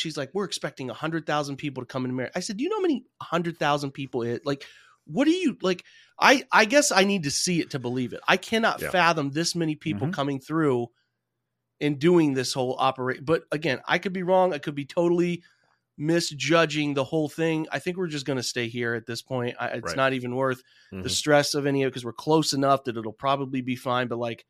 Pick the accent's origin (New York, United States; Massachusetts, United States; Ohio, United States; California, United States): Ohio, United States; Marion; But my hometown of Marion, just north of Columbus, really in the pathway here.